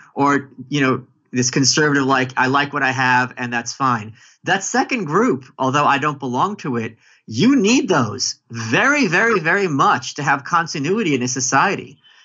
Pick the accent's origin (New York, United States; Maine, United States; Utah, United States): New York, United States; In certain ones, like being a New Yorker, I would be culturally very, very left-wing.